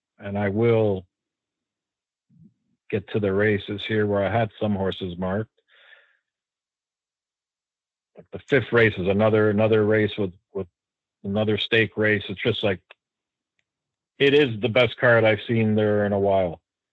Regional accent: Canada; I'm Canadian.

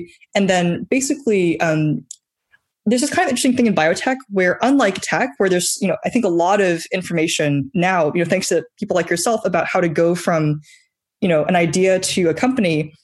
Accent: New Zealand; I grew up in New Zealand, like sort of just doing whatever I wanted at home. We were homeschooled

